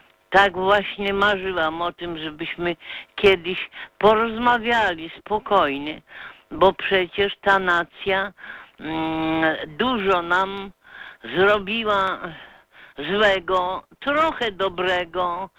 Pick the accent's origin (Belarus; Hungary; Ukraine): Belarus; Grodno, Grodno Region; Pochodzę z Grodna, proszę panów. To było miasto w nieomalże 60% zamieszkałe przez Żydów.